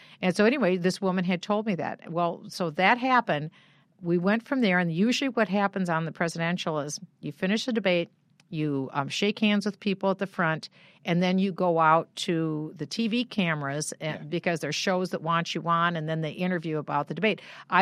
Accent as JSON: {"language": "English", "region": "Iowa", "country": "United States", "tie": "born or raised there", "said": "I was born in Iowa and I was from Iowa."}